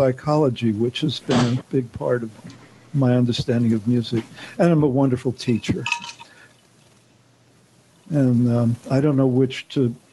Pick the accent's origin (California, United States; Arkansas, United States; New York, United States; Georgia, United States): New York, United States; accent: New York; the longer I've been here, the stronger my New York accent becomes. It's so perverse.